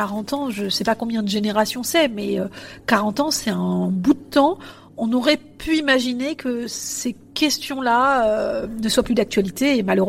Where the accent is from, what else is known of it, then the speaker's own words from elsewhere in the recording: France; j'ai beau avoir la nationalité algérienne, aller en Algérie, je suis française, clairement.